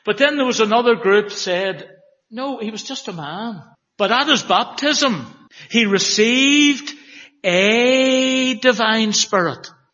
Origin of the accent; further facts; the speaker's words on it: Northern Ireland, United Kingdom; Is our fellowship because we're from Northern Ireland?